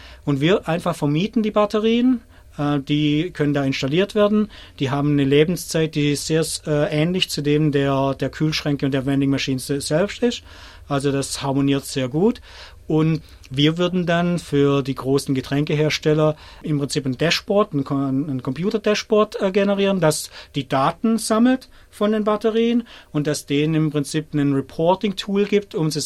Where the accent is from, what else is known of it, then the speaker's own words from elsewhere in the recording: Rottweil, Baden-Württemberg, Germany; accent: Swabian; Ja, ich komme aus Rottweil. Das ist für alle, die nicht aus der Gegend kommen, das ist so auf halbem Weg zwischen Stuttgart und Bodensee.